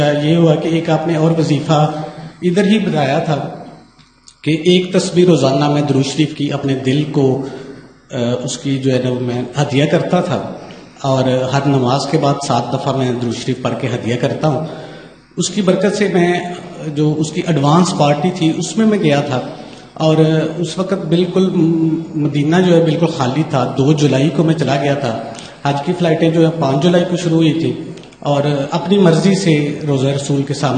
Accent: Shahkot, Punjab, Pakistan; اور الحمدللہ میں شاہکوٹ سے ہوں

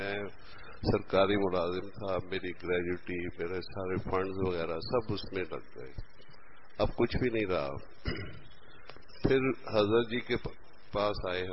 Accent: Lahore, Punjab, Pakistan; میں ادھر لاہور کا رہنے والا ہوں.

